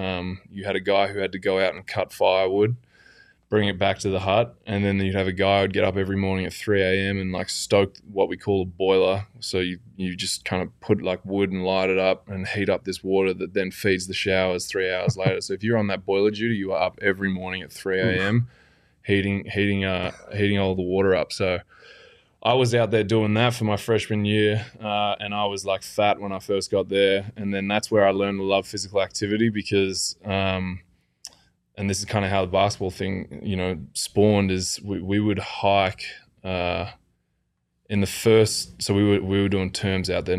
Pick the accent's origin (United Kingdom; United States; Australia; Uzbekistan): Australia; I'm Australian.